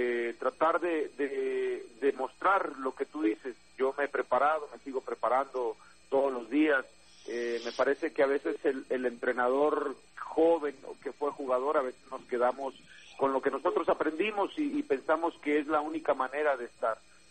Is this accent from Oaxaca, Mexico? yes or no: yes; Estación Almoloya, Oaxaca, Mexico; yo soy de Estación Almoloya, Oaxaca, un poblado cerca de Matías Romero, y ahí mis abuelos, mis tíos hablan zapoteco